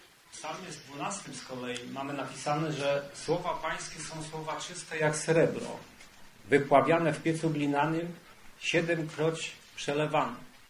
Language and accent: Polish; Częstochowa, Silesian Voivodeship, Poland; ze zboru Pana w Częstochowie, skąd pochodzę